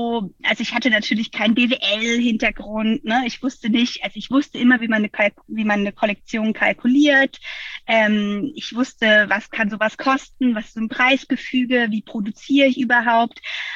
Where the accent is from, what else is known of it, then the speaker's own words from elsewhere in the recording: Freiburg, Baden-Württemberg, Germany; now in Hamburg, Germany; ich komme ursprünglich aus Freiburg und irgendwie hat es mich in die große Stadt gezogen.